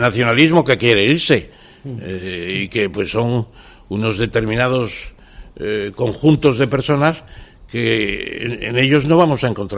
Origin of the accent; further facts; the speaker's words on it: Spain; Yo soy español, no me considero nacionalista, me considero ciudadano del mundo